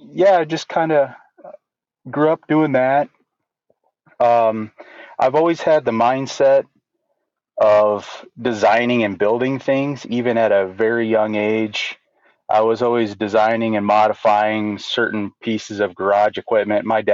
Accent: Illinois, United States; So I grew up in Central Illinois as a overweight kid that played sports, mostly football, baseball, that sort of thing.

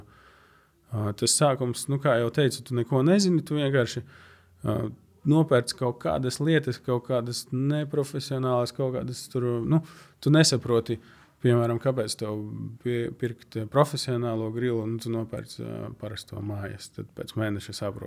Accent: Latgale, Latvia; es pats esmu no Latgales, ikdienā runāju latgaliski

